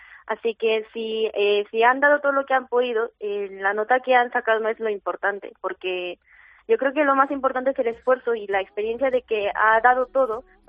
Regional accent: South Korea; Spanish is a second language; now in Spain; como soy coreana y he vivido en España 10 años

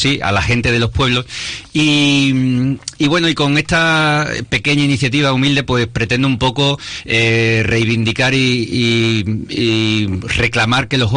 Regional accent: Villafranco, Spain; lo he vivido desde pequeño. No el secano, que es a lo que venimos aquí hoy, sino el regadío. En mi pueblo, allí en Villafranco, esa cultura del regadío.

